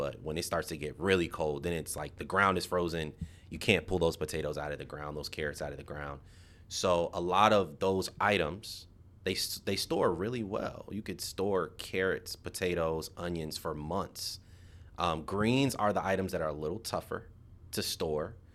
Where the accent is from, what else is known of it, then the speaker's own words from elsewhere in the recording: Bowie, Maryland, United States; Annapolis is big. I grew up in Bowie. So I grew up driving to Annapolis to get access to everything.